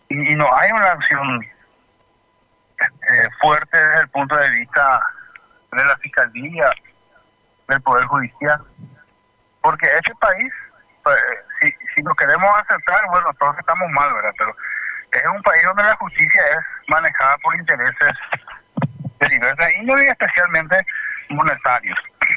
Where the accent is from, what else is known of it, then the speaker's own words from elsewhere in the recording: Paraguay; como paraguayo, como opositor, como trabajador independiente, como de familia, como abuelo, como miembro de una comunidad